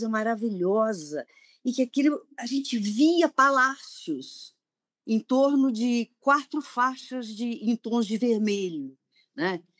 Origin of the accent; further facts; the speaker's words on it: Presidente Prudente, São Paulo, Brazil; a minha adolescência, eu passei em Presidente Prudente, meu pai trabalhou lá